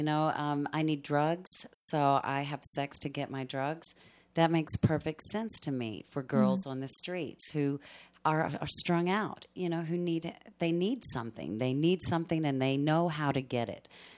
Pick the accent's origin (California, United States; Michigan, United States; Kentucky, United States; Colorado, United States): Kentucky, United States; I'm from Kentucky. I'm kind of a green girl.